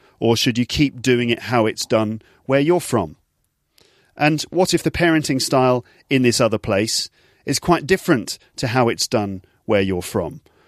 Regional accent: England, United Kingdom; now in France; So although I'm English, living away from home, although this is basically my new home for the moment anyway

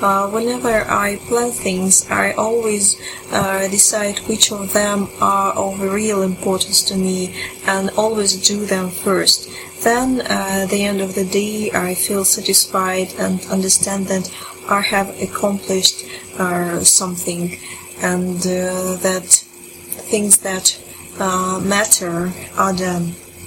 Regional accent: Russia; English is a second language; I'm from Russia.

